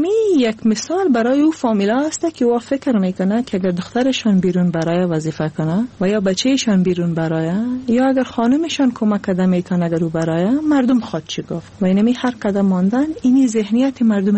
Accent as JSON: {"language": "Persian", "country": "Afghanistan", "moved": "yes", "said": "بعد از افغانستان آمدیم"}